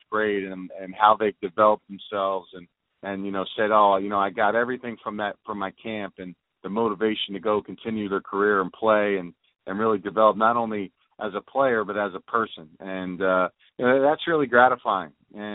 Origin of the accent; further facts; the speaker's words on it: Philadelphia, Pennsylvania, United States; now in Tampa, United States; obviously my hometown in Philadelphia and here in Tampa where I make my home now.